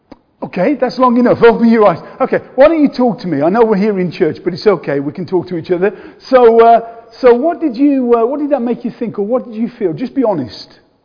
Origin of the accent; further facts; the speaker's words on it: Wednesbury, West Midlands, United Kingdom; I mean, but I grew up in the Black Country. Anybody else from the Black Country? You know, between sort of Birmingham and Wolverhampton, that area, a place called Wensbury.